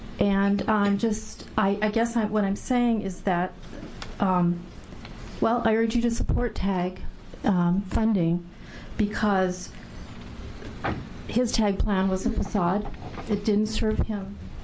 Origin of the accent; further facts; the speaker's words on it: Portland, United States; I'm from Portland.